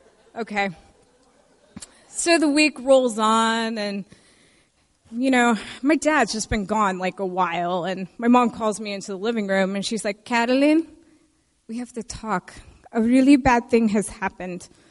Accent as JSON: {"language": "English", "region": "Texas", "country": "United States", "tie": "born or raised there", "said": "And growing up in East Texas, I did have a blonde hair moment that I don't want to revisit."}